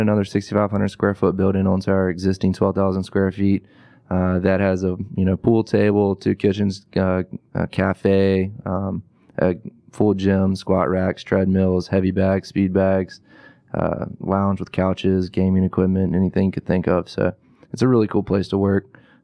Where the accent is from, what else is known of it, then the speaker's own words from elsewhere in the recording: Greenville, North Carolina, United States; I grew up in Greenville, so can give you a good answer about that.